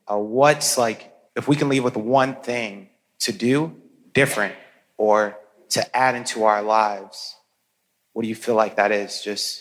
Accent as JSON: {"language": "English", "town": "Grand Rapids", "region": "Michigan", "country": "United States", "said": "I'm from Michigan, Grand Rapids."}